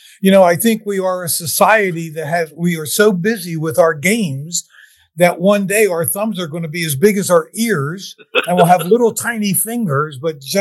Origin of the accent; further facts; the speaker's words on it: Philadelphia, Pennsylvania, United States; I'm from Philly originally, right?